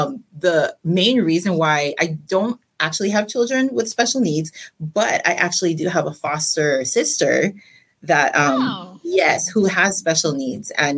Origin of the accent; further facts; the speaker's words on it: Kalihi, Hawaii, United States; I was born and raised in Hawaii, in a small town called Kalihi, and, definitely will always be home in my heart.